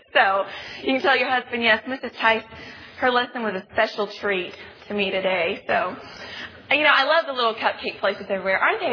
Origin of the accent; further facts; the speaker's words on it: Bible Belt, United States; I grew up in the Bible Belt back east, and I've been to a lot of churches